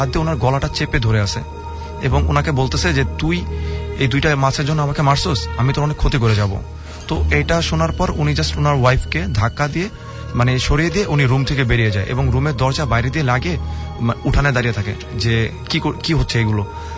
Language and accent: Bangla; Lalbagh, Dhaka Division, Bangladesh; আসসালামু আলাইকুম … আমি এসেছি লালবাগ থেকে।